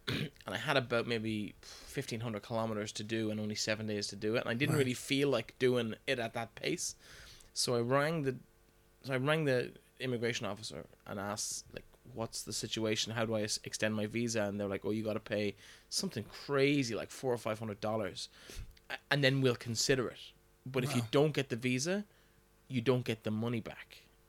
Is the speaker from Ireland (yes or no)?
yes; Ireland; she heard the Irish accent, she goes, where are you from? I said, I'm Irish.